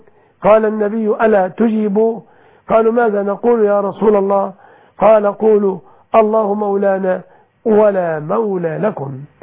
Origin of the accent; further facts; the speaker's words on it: Egypt; بلادنا مصر